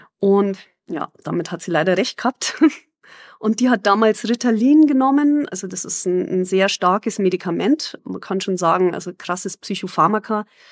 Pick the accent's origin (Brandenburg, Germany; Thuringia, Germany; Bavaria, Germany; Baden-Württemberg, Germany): Bavaria, Germany; Munich; ich bin Münchner Musikerin und Musikaktivistin.